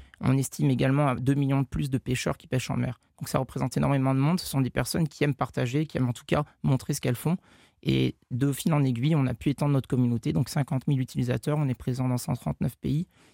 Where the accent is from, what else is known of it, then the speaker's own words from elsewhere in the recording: Gabon; J'ai grandi au Gabon, en Afrique. On était très proche de la nature, très proche de la mer.